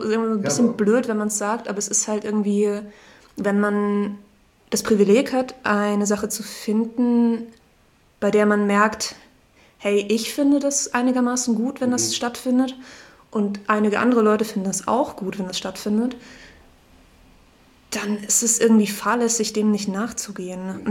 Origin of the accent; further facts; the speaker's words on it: Salzburg, Austria; Ich komme aus Salzburg in Österreich.